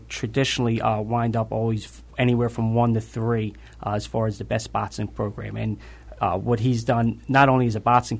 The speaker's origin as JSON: {"language": "English", "town": "Philadelphia", "region": "Pennsylvania", "country": "United States", "tie": "born or raised there", "said": "Born and raised in South Philadelphia."}